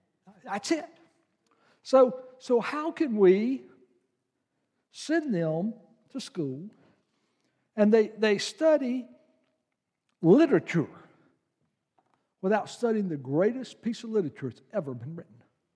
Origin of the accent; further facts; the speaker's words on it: Charlotte, North Carolina, United States; When I grew up in Charlotte, North Carolina, and some of you are old enough to remember this